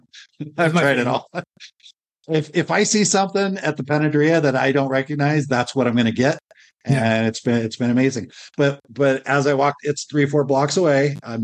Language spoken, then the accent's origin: English; Rocky Mountain West, United States; And I grew up in the Rocky Mountain West, where people are like, you drive down the dirt roads, people wave at each other.